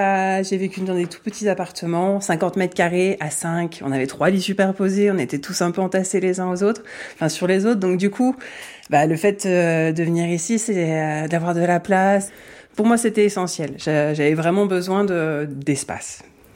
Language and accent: French; Paris, Île-de-France, France; Alors, je suis née en région Paris. Je suis née à Neuilly-sur-Seine. Et après, en fait, on a vécu 25 ans à Paris, dans le 16e.